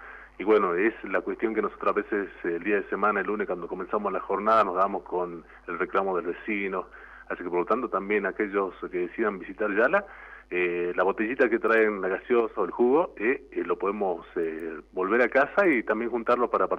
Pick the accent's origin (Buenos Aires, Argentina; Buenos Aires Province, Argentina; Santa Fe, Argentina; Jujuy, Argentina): Jujuy, Argentina; también debemos plasmarlo nosotros, ¿no?, como jujeños, como argentinos